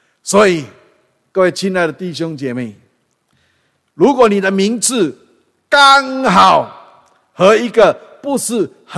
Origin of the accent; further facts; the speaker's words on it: Singapore; now in Canada; 那我是新加坡过来的啊，现在我是加拿大公民了